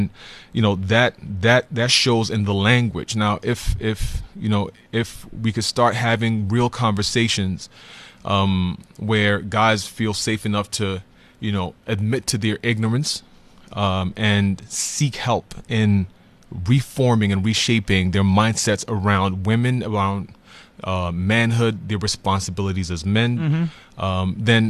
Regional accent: Ghana; moved away as an adult; now in South Africa; Originally, I'm from Ghana, but I've lived in SA for going on 31, 32 years now.

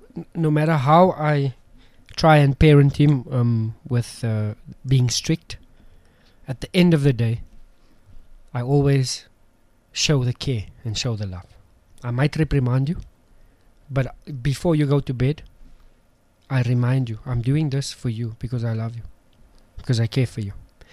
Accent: Johannesburg, Gauteng, South Africa; You know, I grew up in Westbury. I'm sure we know the violence and the gangsterism and the drugs that's involved. I played for a team in Waterfall Newlands.

